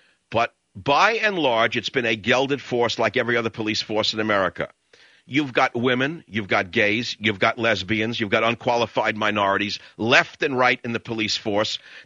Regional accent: Queens, New York, United States; I grew up in Queens, New York, and I grew up in a time when we had a rifle team in the basement of Jamaica High School, and I was on it.

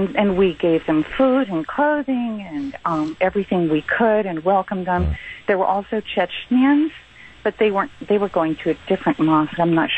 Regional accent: United States; I'm an American woman, and I'm good with languages.

